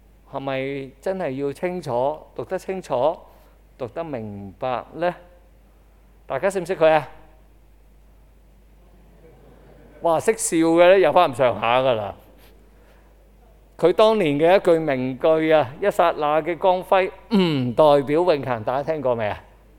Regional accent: Kowloon, Hong Kong; 我係九龍人嚟噶嘛

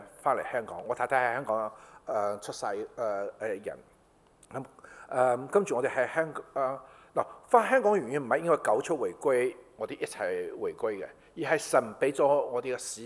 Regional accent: Shanghai, China; born there; 我係出生於上海嘅，咁我細嘅時候我去做字係嘛？其實我無論講廣東話、講英文、講普通話，我都帶住口音嘅。

